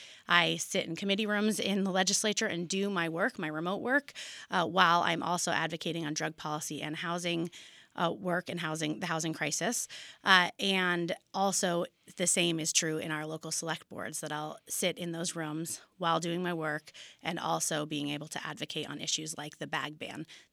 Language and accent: English; Brattleboro, Vermont, United States; I grew up in Brattleboro, and I grew up in a family just in near downtown Brattleboro